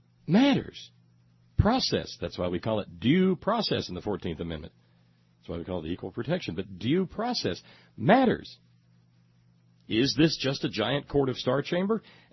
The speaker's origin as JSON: {"language": "English", "region": "the South", "country": "United States", "said": "as a Southerner, as someone who was raised in a culture where we tend to talk like this"}